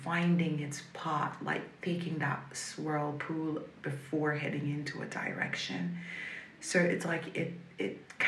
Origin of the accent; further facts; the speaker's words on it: Belize; I'm from Belize, and I'm 25 years old